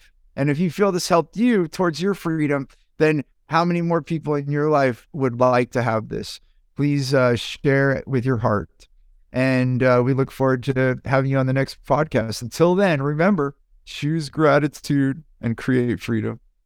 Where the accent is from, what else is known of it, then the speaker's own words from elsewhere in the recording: United States; because I grew up in the United States through modern society to work, work, work, work, work. I came from immigrant families